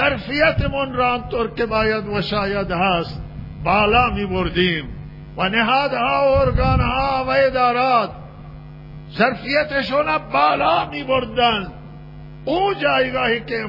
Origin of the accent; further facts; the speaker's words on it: Iran; همه ما ایرانی هستیم